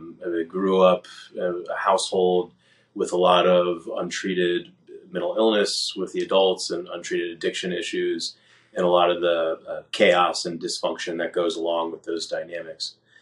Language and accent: English; Atlanta, Georgia, United States; I grew up in the Deep South in Atlanta, also in a Jewish household and in the Jewish community